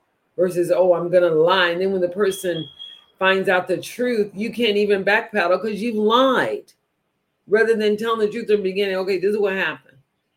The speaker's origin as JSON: {"language": "English", "region": "Texas", "country": "United States", "tie": "born or raised there", "said": "I grew up in Texas. So I started Tejas, you know, but they taught me how to speak Spanish."}